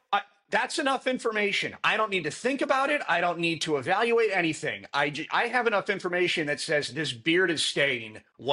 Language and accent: English; United States; I'm an American.